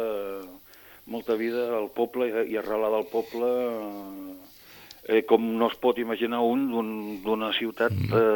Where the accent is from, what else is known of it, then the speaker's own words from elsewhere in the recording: Sitges, Catalonia, Spain; jo soc de Sitges.